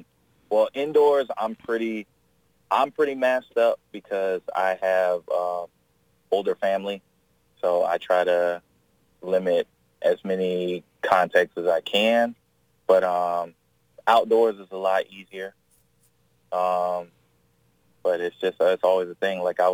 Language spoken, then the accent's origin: English; Jacksonville, Florida, United States; I grew up in Jacksonville. I've been raised here my whole life.